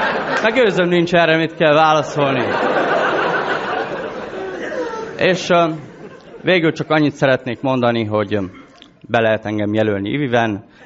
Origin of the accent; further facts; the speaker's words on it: Moldavia, Romania; Csángók vagyunk.